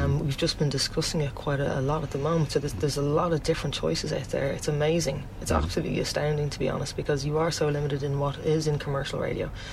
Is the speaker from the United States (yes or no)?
no; Dublin, Leinster, Ireland; also born or lived in Manchester, United Kingdom; Well, I'm from Dublin originally. I've lived here all my life, pretty much. I went to uni over in Manchester, but I've been back a few years now.